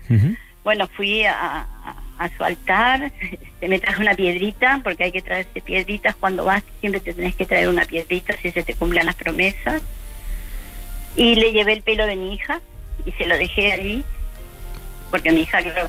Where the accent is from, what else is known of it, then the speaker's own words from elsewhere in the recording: Uruguay; Soy de Uruguay, sí.